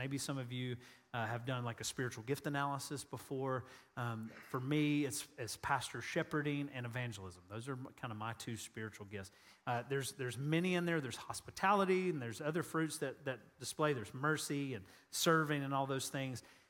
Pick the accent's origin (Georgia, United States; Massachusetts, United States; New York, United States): Georgia, United States; remember I told you I'm from Georgia, I got to make things very simple.